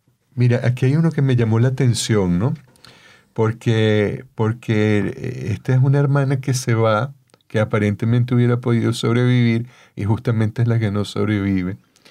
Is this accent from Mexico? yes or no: no; Venezuela; yo no puedo dejar de decirlo como venezolano